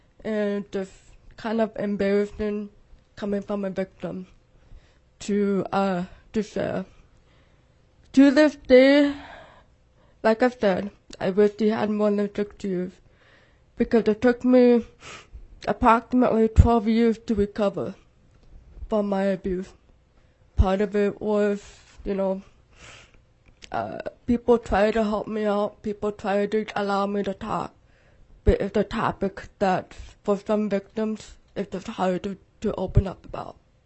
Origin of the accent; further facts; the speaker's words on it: Kodiak, Alaska, United States; Originally, I was raised in Kodiak, Alaska, where at the age of 12